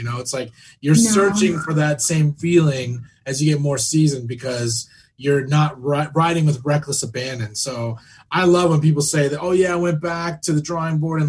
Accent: Arcadia, United States; I'm from here. I'm from Arcadia, which is like, you know, not far from here.

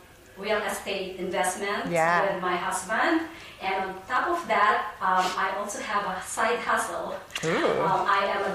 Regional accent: Manila, Metro Manila, Philippines; English is a second language; now in Orange, United States; I was born and raised in Manila. Mm-hmm. I came here to the U.S. that was in 2000. But now I'm based in Orange, California.

